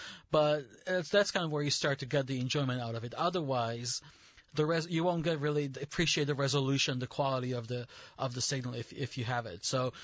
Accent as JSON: {"language": "English", "country": "Czechia", "said": "I'm from the Czech Republic. It used to be Czechoslovakia, so it used to be one country, one federal country."}